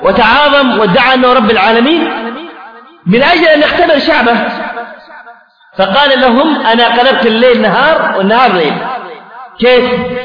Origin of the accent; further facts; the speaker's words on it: Aden, Yemen; يمكن يستهوا عندنا في عدن ولا في بعض المحافظات